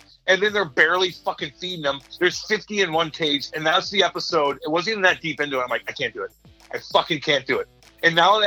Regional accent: Eureka, Missouri, United States; I'm from Eureka, partner, and I'm getting groceries dropped off at my house.

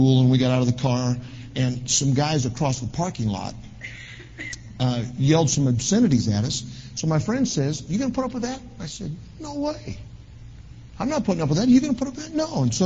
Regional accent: Omaha, Nebraska, United States; I grew up in Omaha, Nebraska.

